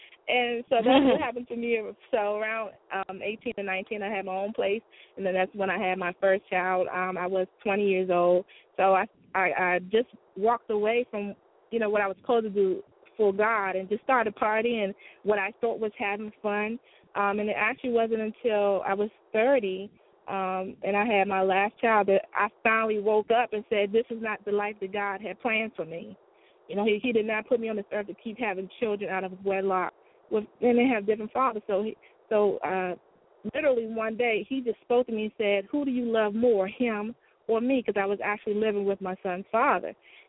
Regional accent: Maryland, United States; Well, I'm originally from Maryland. I'm actually still in Maryland.

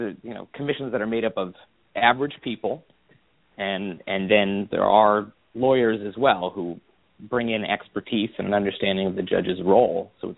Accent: Midwest, United States; I'm from the Midwest

